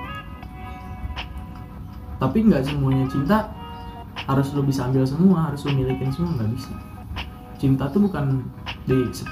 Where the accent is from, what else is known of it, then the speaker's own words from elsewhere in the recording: Bogor, West Java, Indonesia; Apalagi kita kasih tau kalau kita orang Bogor.